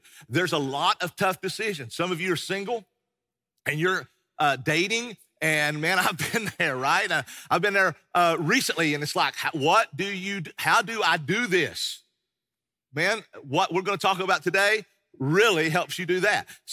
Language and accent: English; United States; I'm an American. I was born an American, and I love this country.